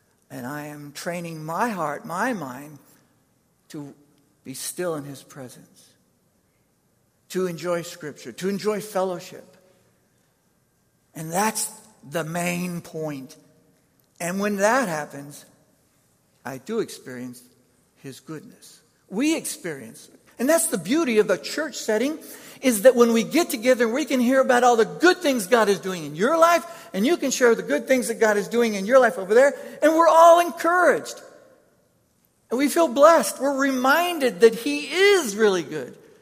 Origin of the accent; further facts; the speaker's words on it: Brazil; when I was growing up in Brazil, that I'd taken different of my friends to.